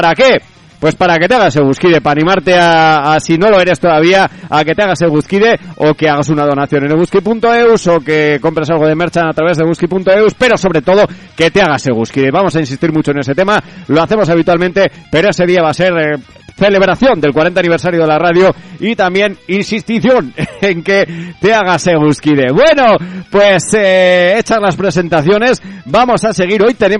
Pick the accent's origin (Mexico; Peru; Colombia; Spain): Spain; Lerín, Navarre; soy de Lerín